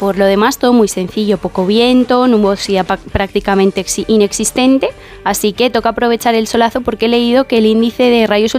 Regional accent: Nules, Valencian Community, Spain; Allí muy buenas playas, ¿eh? Sí, mi pueblo sí. Es pueblo mágico de España, fíjate.

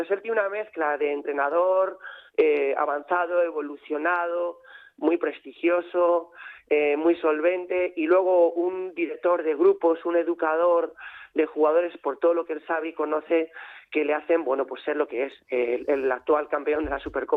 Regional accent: Valladolid, Castile and León, Spain; No me sorprendió, y aquí juego con ventaja. Yo soy de Valladolid

